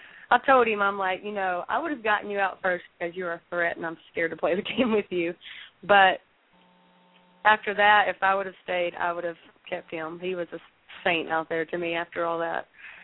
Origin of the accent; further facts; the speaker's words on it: Arkansas, United States; born there; I was born in Arkansas, and he was kind of a country guy.